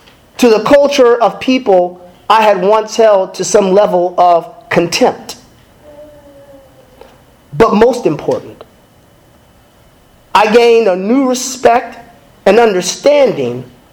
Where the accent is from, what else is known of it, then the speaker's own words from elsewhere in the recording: San Francisco, California, United States; for a guy who was born and raised in San Francisco, where there's a large Asian population